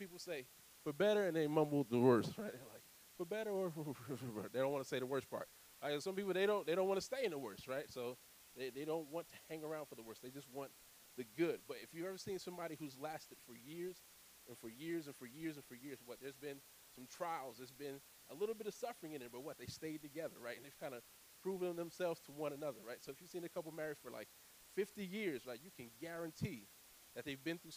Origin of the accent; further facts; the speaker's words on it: New Jersey, United States; Right, so I'm from a tough spot. I'm from New Jersey.